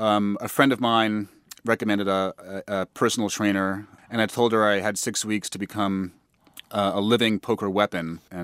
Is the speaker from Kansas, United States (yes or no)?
no; New York, United States; I'm American, grew up in New York, but what's my real sort of spiritual homeland?